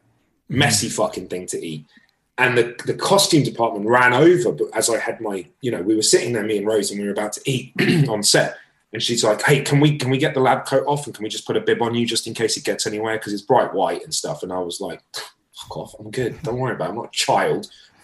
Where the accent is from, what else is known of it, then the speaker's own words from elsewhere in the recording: London, United Kingdom; growing up in London